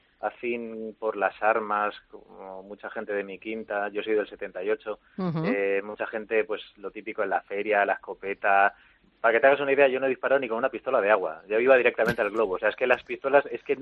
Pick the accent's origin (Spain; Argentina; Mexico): Spain; Valencia, Valencian Community; now in Madrid, Spain; yo por ejemplo que soy de Valencia, yo ahora resido en Madrid, pero yo desde que estuve en Denia me he recorrido media España